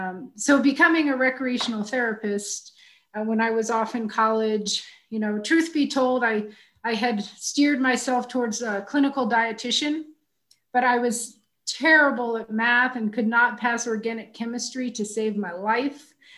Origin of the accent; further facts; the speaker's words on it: Washington, D.C. area, United States; I grew up just outside of the Washington, D.C. area.